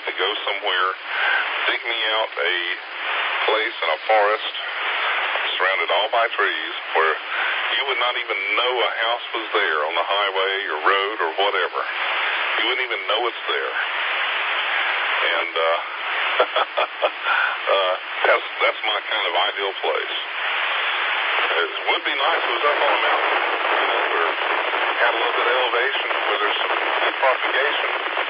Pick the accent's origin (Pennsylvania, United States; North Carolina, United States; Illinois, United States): North Carolina, United States; Gastonia; Down here where I live and where I grew up, I'm over here by Robinwood Lake in Gastonia. Now, I grew up over on Hoffman Road.